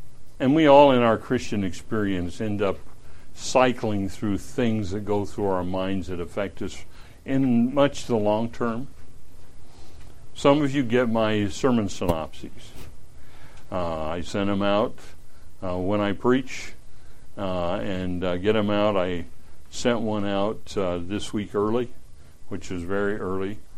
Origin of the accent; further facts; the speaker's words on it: Washington, United States; I'm from Eastern Washington, sort of. I understand how snakes like hot rocks.